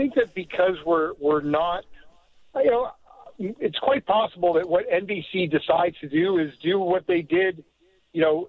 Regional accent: Canada; being a Canadian

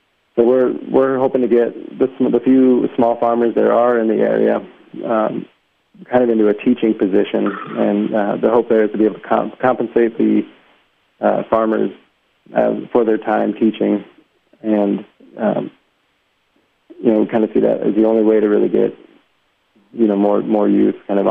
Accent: Tucson, Arizona, United States; also born or lived in Illinois; And so I grew up, I grew up in Tucson, but I'd spend my summers back there a lot of times.

